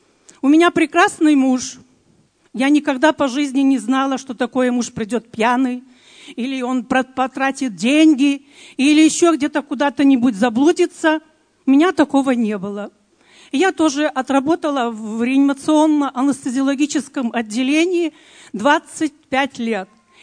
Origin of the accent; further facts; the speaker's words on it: Belarus; Я из Белоруссии